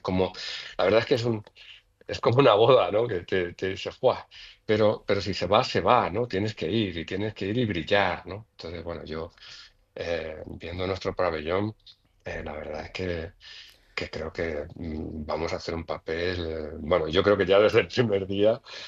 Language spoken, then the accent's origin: Spanish; Andalusia, Spain; yo soy malagueño, pero soy de la Serranía de Ronda.